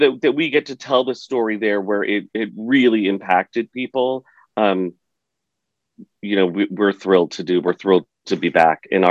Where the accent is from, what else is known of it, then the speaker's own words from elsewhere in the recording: New York City, New York, United States; being a New Yorker, and I'm sure people who live in DC, it becomes even more specific because it was in your own backyard